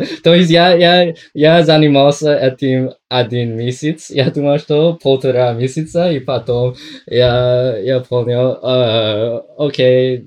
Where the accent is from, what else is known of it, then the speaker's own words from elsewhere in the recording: Dublin, California, United States; Я вырос в США, в Дублине, ну, это за город, то есть в часе езды на автомобиль из Сан-Франциско, в штат Калифорния